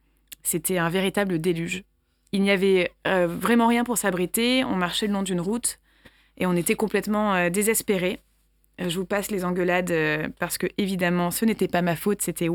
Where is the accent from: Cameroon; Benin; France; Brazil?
France; Nîmes, Occitanie; j'ai 33 ans, donc je suis bien trentenaire et je suis aussi nîmoise.